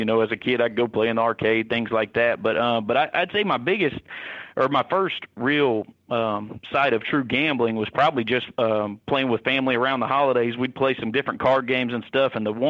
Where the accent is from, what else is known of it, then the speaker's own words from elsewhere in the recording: Mississippi, United States; also born or lived in Louisiana; Well, I was born in South Louisiana, but I mostly grew up down on the coast in Mississippi.